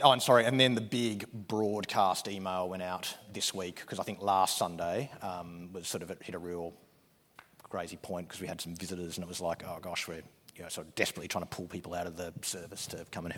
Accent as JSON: {"language": "English", "region": "Tasmania", "country": "Australia", "said": "I'm from Tasmania, from Summerlees Church down there."}